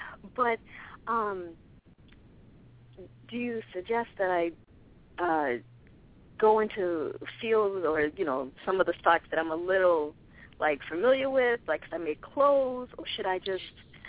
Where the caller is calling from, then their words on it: Boston, Massachusetts, United States; I'm calling from Boston.